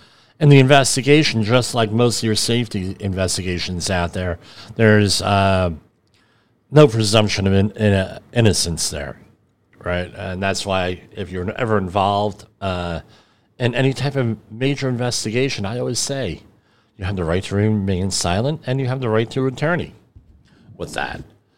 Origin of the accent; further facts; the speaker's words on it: New Jersey, United States; I mean, I'm from New Jersey. You want to talk honestly.